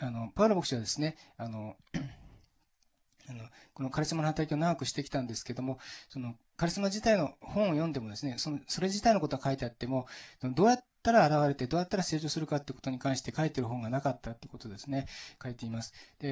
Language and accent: Japanese; Nagano, Japan; 私の田舎は信州なんですけど、水がきれいでですね、